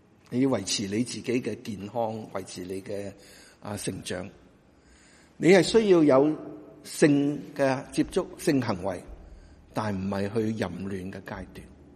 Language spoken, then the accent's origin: Cantonese; Guangdong, China; 所以我哋广东人话笨唔笨啲啊